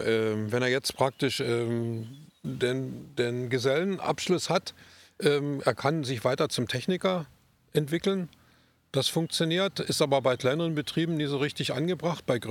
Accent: Görlitz, Saxony, Germany; Also ich bin ja hier geboren in Görlitz.

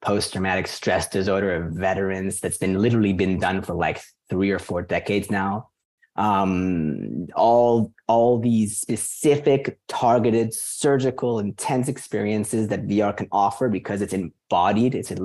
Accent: Vancouver, British Columbia, Canada; also born or lived in Iran; I come from a family of immigrants to Canada. We came from Iran. Right at the end of the Iraq War, Vancouver was basically where I grew up most of that time. It's a suburban area of just older

